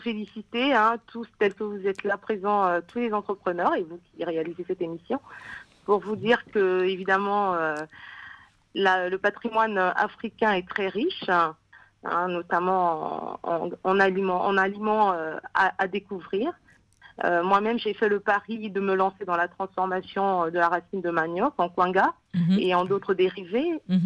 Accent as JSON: {"language": "French", "region": "Brazzaville", "country": "Republic of the Congo", "tie": "born or raised there", "said": "je suis née à Brazzaville, j'y ai grandi. Mais j'aimais bien aller dans le village natal de mon père, quasiment toutes les vacances."}